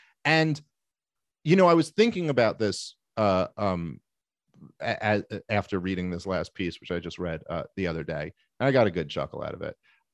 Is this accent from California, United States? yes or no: no; Brooklyn, New York, United States; I grew up in Brooklyn, New York. I've seen it directed at all different races, and it's very ugly and wrong when you see it.